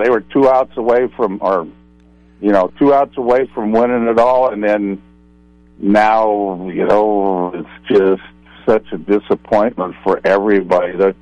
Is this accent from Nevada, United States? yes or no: no; Pasadena, California, United States; So even though I grew up in Los Angeles, Pasadena, California